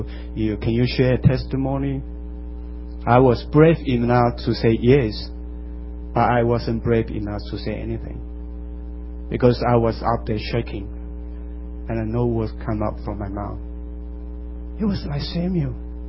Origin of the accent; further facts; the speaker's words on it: East Malaysia, Malaysia; in my hometown, in East Malaysia